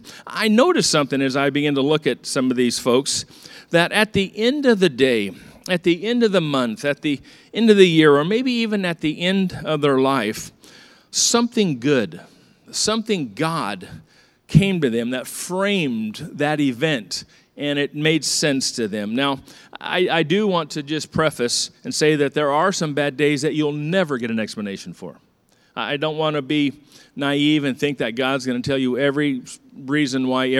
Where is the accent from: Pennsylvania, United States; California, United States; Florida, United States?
California, United States; And I didn't badmouth California because I'm from California.